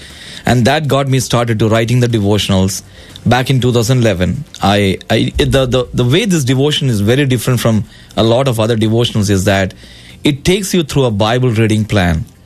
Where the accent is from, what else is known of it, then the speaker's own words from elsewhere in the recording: Northeast India, India; born there; I was born in India, in the northeastern part of India